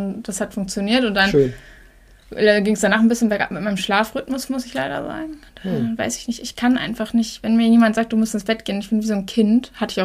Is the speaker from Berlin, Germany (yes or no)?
no; Schleswig-Holstein, Germany; wir kommen aus Schleswig-Holstein, beziehungsweise sind viele in Schleswig-Holstein.